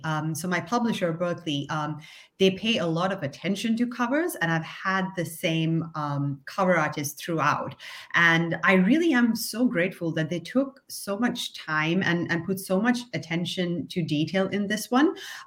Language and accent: English; Sri Lanka; I grew up in Sri Lanka, which is quite a patriarchal society.